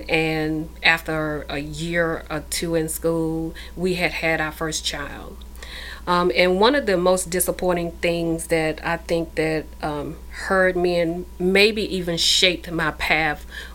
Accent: Mississippi, United States; So I grew up on a 100-acre farm who my grandfather bought from, at the time, his slave owner.

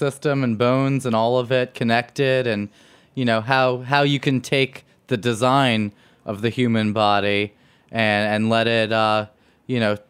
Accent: New York City, New York, United States; But growing up on Spring Street, we had our shopping was Little Italy and was Chinatown.

